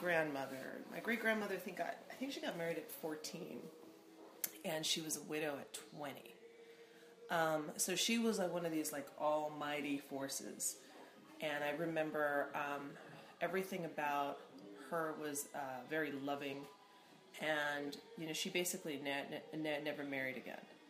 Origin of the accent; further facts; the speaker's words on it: United States; And we were raised here in the United States.